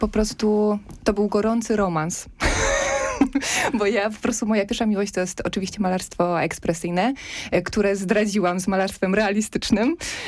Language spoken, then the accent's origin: Polish; Silesian Voivodeship, Poland; now in Warsaw, Poland; ja jestem ze Śląska oryginalnie.